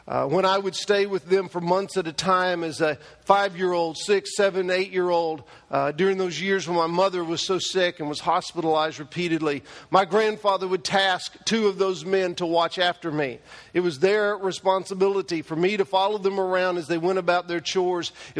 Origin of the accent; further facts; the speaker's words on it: the South, United States; I grew up in the South, and so the Southern influence and prejudice was very much a part